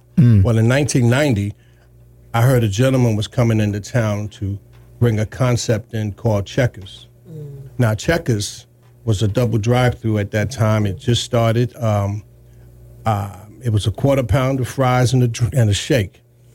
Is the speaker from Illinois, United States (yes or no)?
no; Bronx, New York, United States; And my journey starts in, I'm from Harlem in the South Bronx.